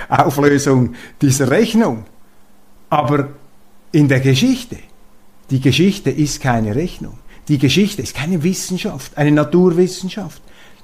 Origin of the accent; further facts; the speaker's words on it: Switzerland; als Schweizer ist man immer etwas naiv.